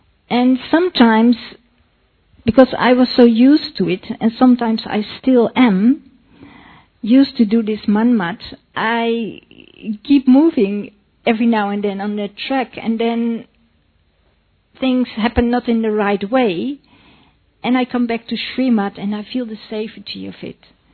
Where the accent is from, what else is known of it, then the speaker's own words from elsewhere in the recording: Netherlands; English is a second language; I'm from Holland